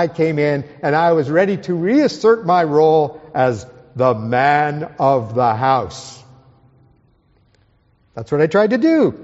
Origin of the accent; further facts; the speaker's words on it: Libby, Montana, United States; also born or lived in New Jersey / New York; I'm originally from Libby, Montana, a very small town in the northwest corner of a very big state with not very many people in it, so I'm not used to driving on California highways. Although I've lived in New Jersey and New York and traveled in London and many places like